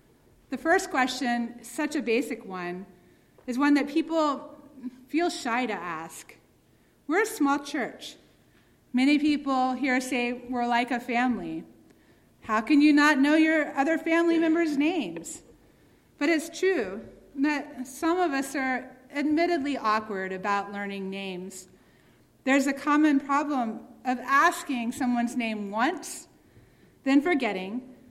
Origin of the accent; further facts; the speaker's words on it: the South, United States; I'm from the South, where people are perfectly comfortable being up in one another's business.